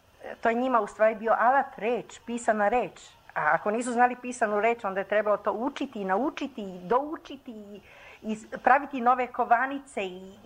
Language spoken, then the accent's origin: Serbian; Belgrade, Serbia; Imate, ja sam iz Beograda